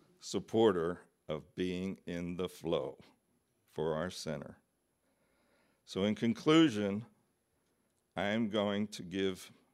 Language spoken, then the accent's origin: English; Philadelphia, Pennsylvania, United States; So my background is I was born and raised Jewish back in Philadelphia. I was bar mitzvahed. I went all the way through Hebrew high school.